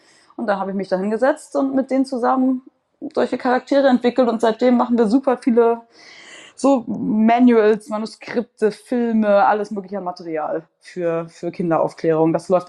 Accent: Hamburg, Germany; Ich bin einfach in Wellingsbüttel oben aufgewachsen in Hamburg. Da gibt es nicht so viel St. Pauli.

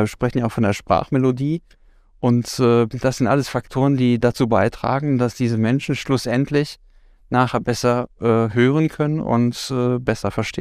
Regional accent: Austria; ich darf auch als Österreicher sagen

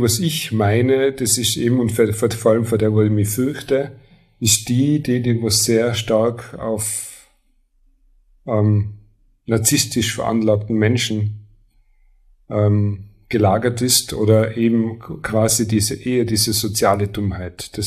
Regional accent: Leutasch, Tyrol, Austria; ich bin in Leutasch aufgewachsen, ich bin so aufgewachsen, eben mit Vereinsleben

